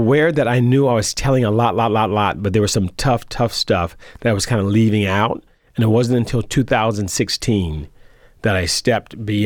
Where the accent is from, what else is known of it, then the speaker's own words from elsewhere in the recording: Oakland, California, United States; I said, "I grew up in Oakland, and my stepfather was Jehovah's Witness, and my real father was a pimp."